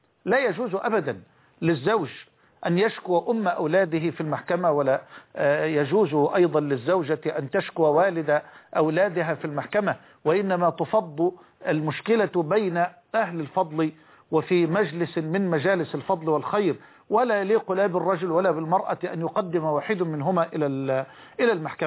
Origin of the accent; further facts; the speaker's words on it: Egypt; القانون الذي يطبق الآن على الأقل عندنا في مصر